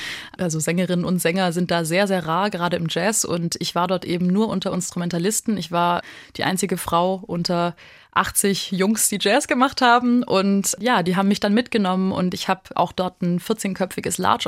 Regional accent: Baden-Württemberg, Germany; Anne Tschichowski ist ja da auch eine Größe bei uns in Baden-Württemberg

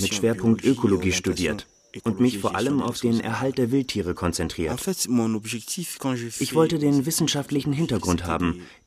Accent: Goma, North Kivu, DR Congo; Damals bin ich in den Schulferien meist nicht in meiner Heimatstadt Goma geblieben

